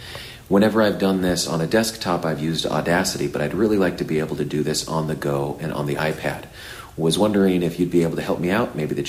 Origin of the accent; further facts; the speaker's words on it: Washington, United States; I'm from Washington State, and I was hoping you could help me out.